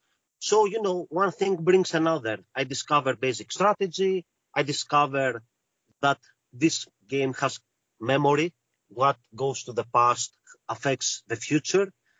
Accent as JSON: {"language": "English", "country": "Greece", "tie": "born or raised there", "second_language": "English", "said": "Yes, I am born and raised in Greece."}